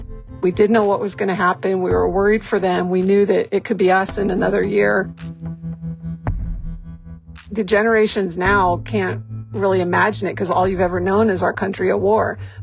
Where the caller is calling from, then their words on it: San Diego, California, United States; I am calling from San Diego.